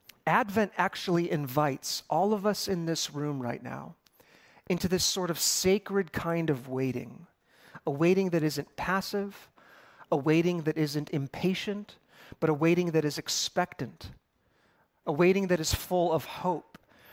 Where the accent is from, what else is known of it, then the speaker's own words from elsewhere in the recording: Midwest, United States; as someone born and bred in the Midwest